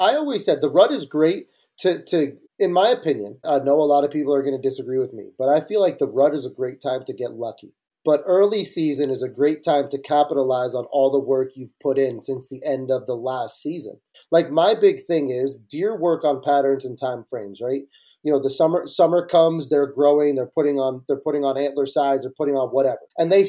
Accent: New Jersey, United States; like I grew up baiting in Jersey every weekend.

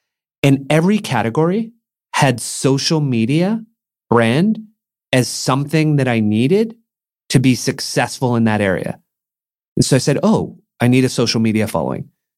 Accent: Mission, British Columbia, Canada; as a kid growing up in Mission, let's say with ADHD, who never did well in school, and lower middle class

